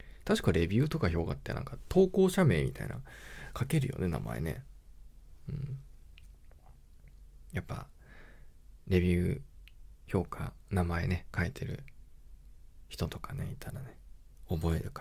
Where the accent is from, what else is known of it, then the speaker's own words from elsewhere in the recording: Hokkaido, Japan; also born or lived in Kanagawa; 生まれは神奈川。で、育ちが北海道。 ていうかもう生まれてすぐ北海道行ってるから、まあ実質北海道生まれ北海道育ちみたいなもんなのかな。